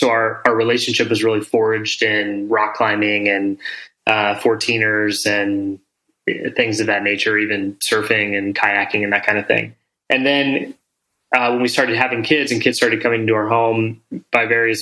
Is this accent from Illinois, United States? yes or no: no; Highlands Ranch, Colorado, United States; also born or lived in Pittsburgh; I was born in Pittsburgh, actually, but I have no memories of Pittsburgh. We moved here when I was very young. And we lived in Highlands Ranch when there was really nothing there.